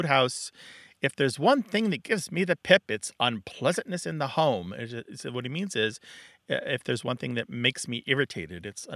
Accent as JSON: {"language": "English", "region": "Missouri", "country": "United States", "said": "Missouri, where I'm from, you might say, \"I'm from Missouri, you're going to have to show me.\""}